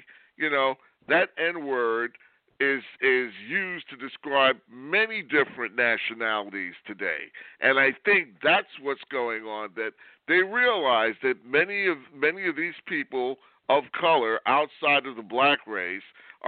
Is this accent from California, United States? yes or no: no; New York, United States; You know, I'm a New York guy. I grew up in New York.